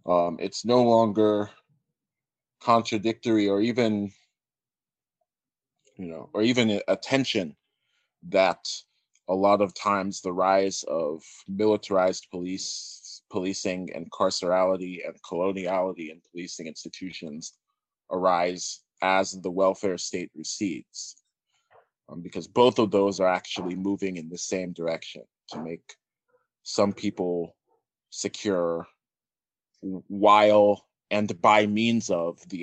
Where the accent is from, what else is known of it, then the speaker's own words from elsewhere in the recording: United States; you know, as a Nigerian American person, and just given how large and how long and how influential the NSARS protests were, I think looking at Nigeria makes some sense.